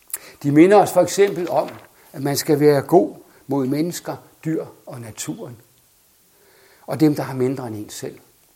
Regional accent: Mulbjerg, Central Denmark Region, Denmark; og … fra Mulbjerg

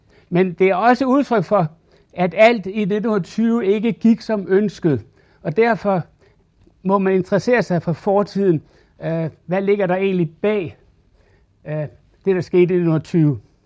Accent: Capital Region of Denmark, Denmark; jeg er blevet spurgt, om jeg er sønderjyder, og det er jeg ikke. Jeg er bornholmer.

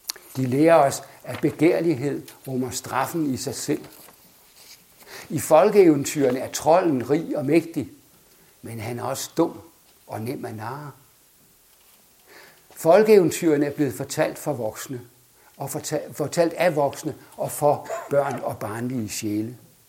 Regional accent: Mulbjerg, Central Denmark Region, Denmark; og … fra Mulbjerg

